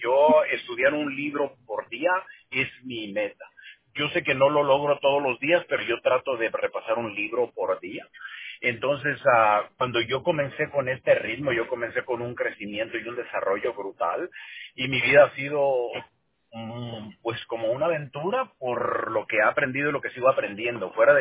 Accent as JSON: {"language": "Spanish", "country": "Mexico", "tie": "born or raised there", "second_language": "Spanish", "moved": "yes", "lives_now": "United States", "said": "Yo me crié en un rancho en México, nunca fui a la escuela, éramos 9 hermanos, la escuela estaba a 45 minutos caminando."}